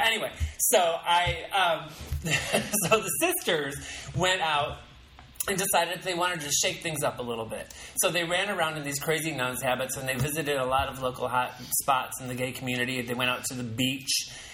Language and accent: English; Grand Rapids, Michigan, United States; born there; So I was born in Grand Rapids, Michigan. I was raised Catholic. I went to public high school, but I did go to a private Catholic college.